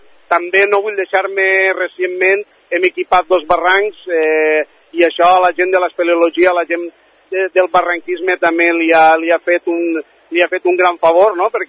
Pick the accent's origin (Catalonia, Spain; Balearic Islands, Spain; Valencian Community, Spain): Valencian Community, Spain; Xeraco; i crec que això ens farà com a valencians i com a saforencs i com a xeraquers una gran aposta pel turisme